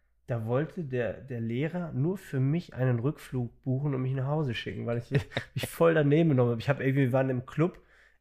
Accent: Herdecke, North Rhine-Westphalia, Germany; eine Spezialnummer nach Herdecke in meiner Heimat gewählt, bei Dortmund.

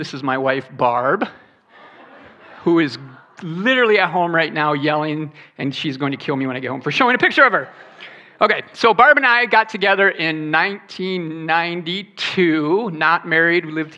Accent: Detroit, Michigan, United States; I grew up in Detroit, Michigan, in not a great neighborhood.

